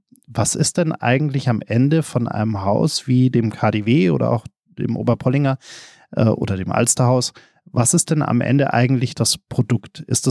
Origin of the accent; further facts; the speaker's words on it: Munich, Bavaria, Germany; Jetzt bin ich als Münchner zwar recht regelmäßig hier in Berlin